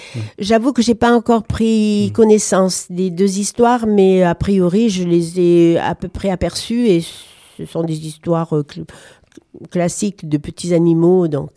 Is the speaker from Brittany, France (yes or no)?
no; Nîmes, Occitanie, France; moi, je suis originaire de Nîmes, dans le Gard. Et donc, j'ai eu une grande facilité à le dire avec mon accent